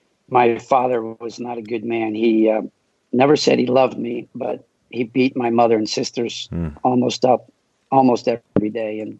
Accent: Morocco; first language French; English is a second language; also born or lived in Israel; In Morocco, we spoke French first, and then I learned Hebrew, my second language. And English is my third language, and I never went to kindergarten. I went right to first grade when I was 7 years old.

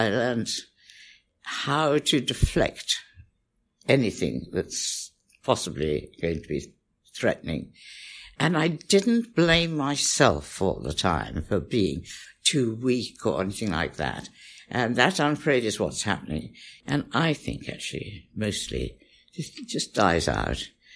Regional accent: Pakistan; born there; moved away; also born or lived in India; I was born in Pakistan and lived in India.

